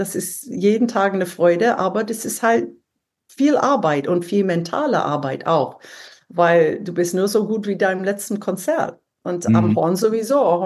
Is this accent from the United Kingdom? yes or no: yes; England, United Kingdom; German is a second language; Ich war Engländerin und ich wusste, dass da ein toller deutscher Mann da war